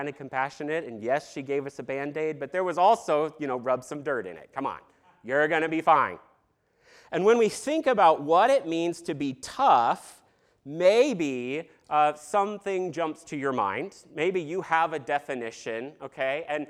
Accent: Eugene, Oregon, United States; I was raised in Eugene, Oregon, and I was a really cool teenager who had the skinny jeans and the Converse and the spiked hair and all that, but I had a mom who came from the Ozarks.

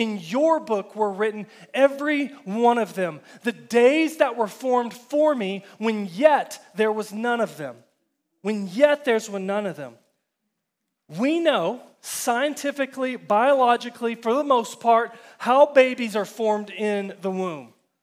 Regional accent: Texas, United States; I'm from Texas, and I'm a Texan, right?

